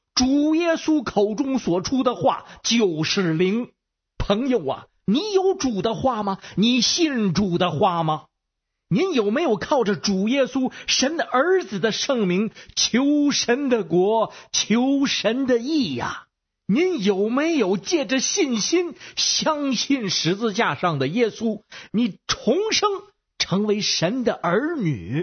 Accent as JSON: {"language": "Chinese", "region": "Beijing", "country": "China", "said": "我是北京的"}